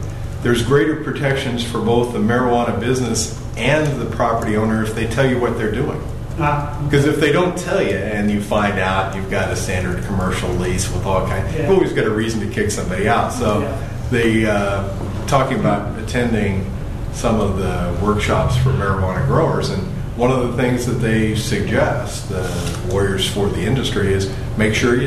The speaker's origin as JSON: {"language": "English", "region": "Missouri", "country": "United States", "tie": "born or raised there", "said": "I mean, I grew up in Missouri where, I mean, you know, the railroad tracks, just because of the hemp plants."}